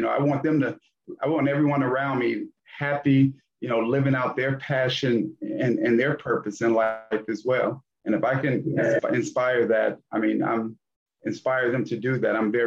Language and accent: English; Gary, Indiana, United States; I'm very thankful for, you know, growing up in Gary, Indiana, in the community.